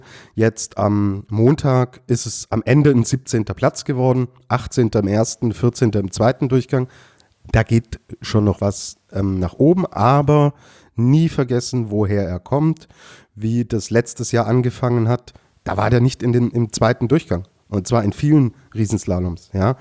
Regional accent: Austria; dann würde mich das als Österreicher beruhigen

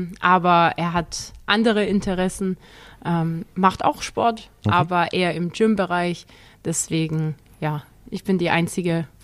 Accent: Obereisesheim, Baden-Württemberg, Germany; Ich bin aber in Obereisesheim aufgewachsen, also ist ein Stadtteil von Neckarsulm. Kleines Dorf.

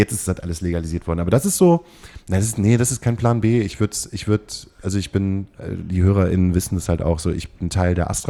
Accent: Lower Saxony, Germany

